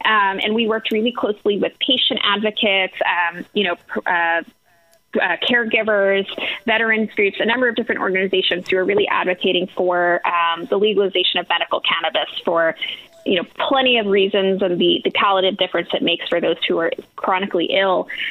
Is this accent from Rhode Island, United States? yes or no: no; New York, United States; I can speak to New York much better, obviously, because that's my home state.